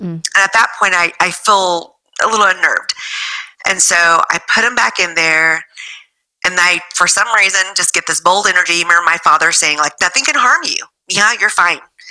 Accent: Galveston, Texas, United States; I'm originally from Galveston, mm-hmm. which is probably the most haunted city in Texas.

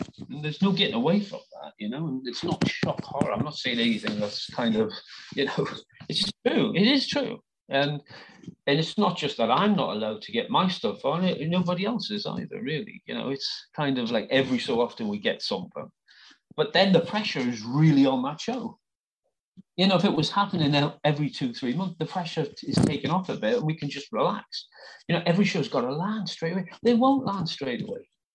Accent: Gateshead, North East England, United Kingdom; I'm just an ordinary working class guy. And I come from Gateshead. I mean, I've not come from Eton or somewhere, you know.

